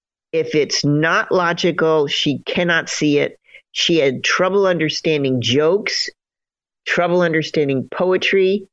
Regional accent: Chicago, Illinois, United States; you get a picture of like the museum I grew up with in Chicago

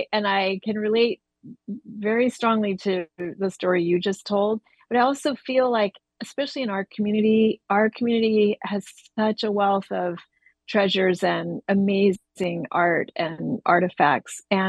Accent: Santa Barbara, California, United States; I grew up here in Santa Barbara

